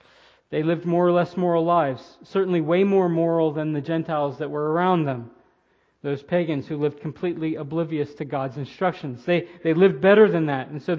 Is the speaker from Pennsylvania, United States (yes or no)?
no; Florida, United States; you're going to have to unpack that for me. I'm from Florida.